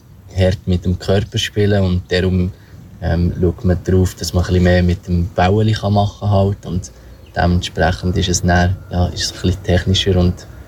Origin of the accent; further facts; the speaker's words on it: Thun, Bern, Switzerland; Ich komme ja ursprünglich aus Thun.